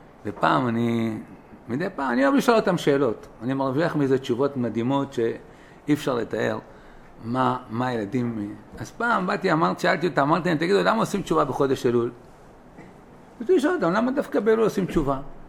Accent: Tel Aviv, Tel Aviv District, Israel; גדלתי בתל אביב כבר.

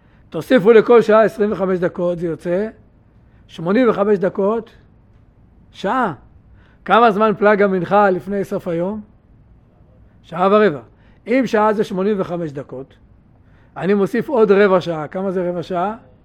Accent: Jerusalem, Jerusalem District, Israel; הווה אומר שאנחנו כירושלמים נוהגים על פי מרן

